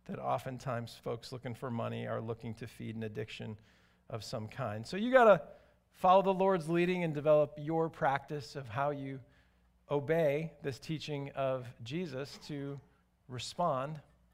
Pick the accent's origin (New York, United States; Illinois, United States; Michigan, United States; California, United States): Illinois, United States; Chicago; Now, in this day and age, you know, I grew up in Chicago.